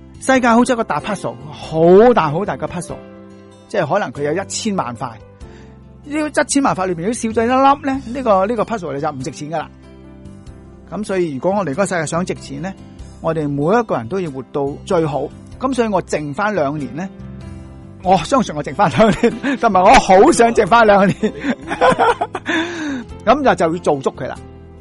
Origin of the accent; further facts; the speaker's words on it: China; 即系我哋中国人讲嘅赞天地之化育